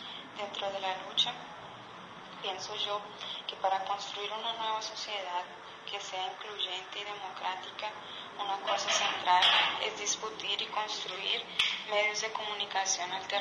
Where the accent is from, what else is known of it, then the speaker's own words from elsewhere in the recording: Colombia; Portuguese is a second language; sou colombiana, pertenço à classe trabalhadora.